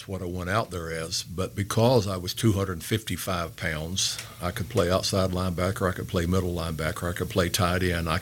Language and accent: English; Jacksonville, Florida, United States; Right here in Jacksonville, Florida, born and raised.